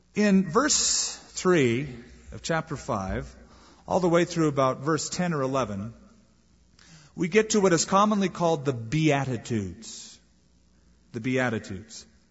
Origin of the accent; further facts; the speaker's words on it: California, United States; moved away; Now, I came from Southern California, where by this time Christian music was fully developed and there were lots of recording agencies and studios.